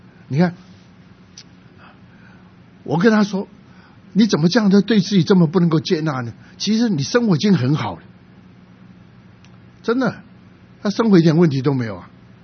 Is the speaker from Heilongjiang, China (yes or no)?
no; Guangdong, China; 因为我是广东人，我们广东人很喜欢讲这句话